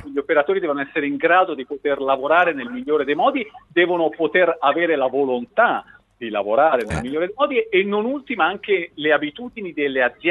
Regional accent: Tuscany, Italy; Non mi stimoli, che lo sai, che io sono toscano.

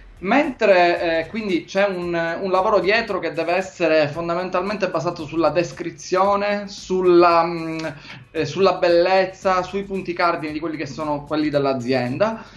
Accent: Sicily, Italy; sarà perché siamo siciliani

